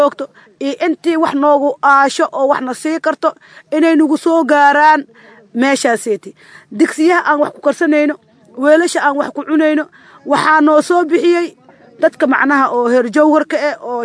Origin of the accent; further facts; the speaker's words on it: Middle Shabelle, Somalia; oo gobolka Shabeelaha dhexda Jowhar u dhow ayaan ka soo wada qaxnay waxaan deganahay kaamkaas